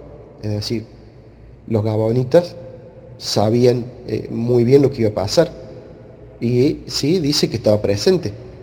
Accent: Argentina; Es como si vinieran a mi casa, como si en mi país de repente ocurre una hambruna porque el presidente Perón de la Argentina

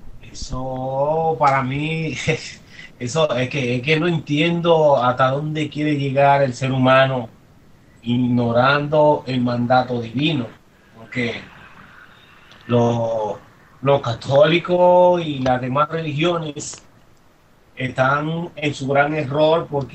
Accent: Dominican Republic; cuando yo era católico, que me crié en el catolicismo en República Dominicana con mi padre, que son católicos

